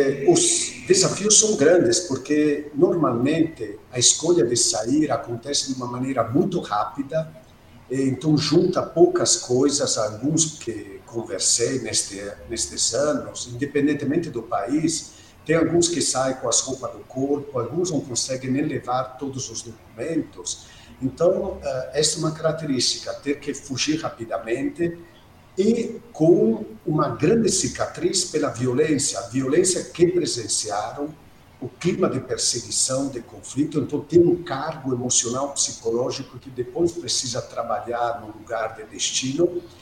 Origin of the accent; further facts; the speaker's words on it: Italy; Portuguese is a second language; sou italiano como pessoa que foi criada na Europa